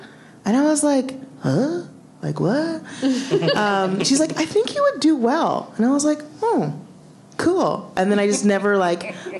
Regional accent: Vancouver, British Columbia, Canada; growing up in Vancouver, you know, it was a very, like, heavy metal. I mean, I grew up in East Fans.

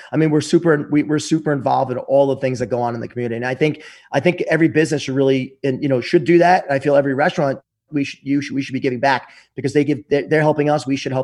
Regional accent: United States; we grew up in America now, and we're able to have a blessed life.

